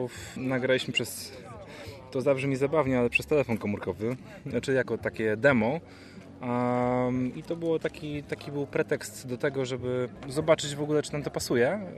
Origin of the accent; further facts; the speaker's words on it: Poznań, Greater Poland Voivodeship, Poland; now in Warsaw, Poland; jestem z Poznania. Mieszkam w Warszawie